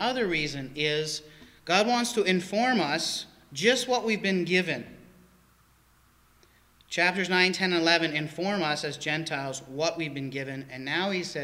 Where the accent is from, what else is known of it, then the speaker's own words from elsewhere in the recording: Canada; I've had advantages and privileges in life because I'm Canadian.